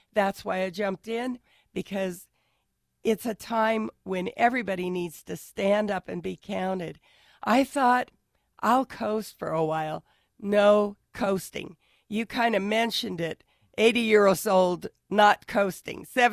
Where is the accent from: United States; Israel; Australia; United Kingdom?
United States; Reno, Nevada; Well, I was raised here in Reno, 3 years old when we came, went to local schools, Anderson, Roger Corbett.